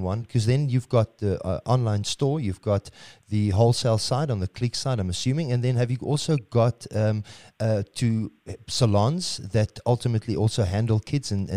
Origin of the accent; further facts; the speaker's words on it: South Africa; that you can't just ask for some emotional support, being South African, but product has to be good.